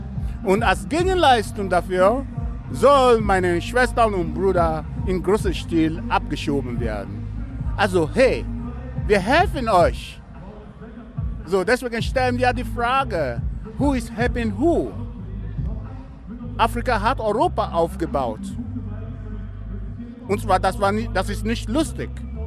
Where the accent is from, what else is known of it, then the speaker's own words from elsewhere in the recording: Niger Delta, Nigeria; ich komme aus dem Niger-Delta